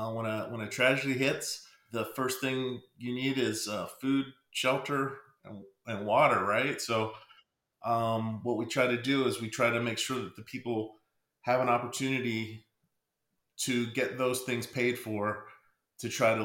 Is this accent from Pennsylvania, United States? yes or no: yes; Pennsylvania, United States; I'm originally from Pennsylvania. And my father drove us from Pennsylvania to California.